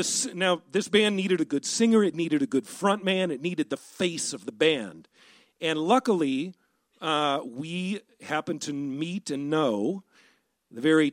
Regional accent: Midwest, United States; now in Baltimore, United States; I am from the Midwest, not originally from Baltimore. And when you grow up in the Midwest in the 80s, you are just destined to become a totally uncritical, unapologetic, unabashed heavy metal fan.

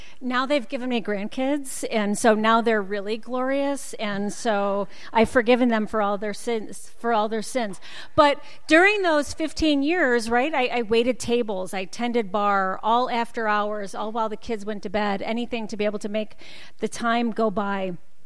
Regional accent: Michigan, United States; seriously, growing up outside of Detroit, I wanted to be the first woman in my family to graduate from college.

